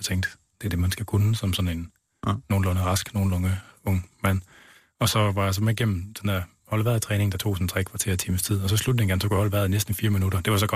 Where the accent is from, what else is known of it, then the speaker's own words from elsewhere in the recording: West Jutland, Denmark; Jeg kommer selv fra Vestkysten af oprindelig, og jeg har også en ting med havet